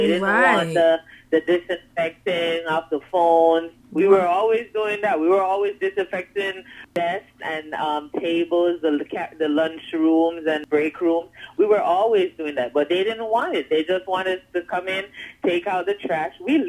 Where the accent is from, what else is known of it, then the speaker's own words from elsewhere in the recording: Kingston, Surrey, Jamaica; now in Brooklyn, United States; from Kingston, Jamaica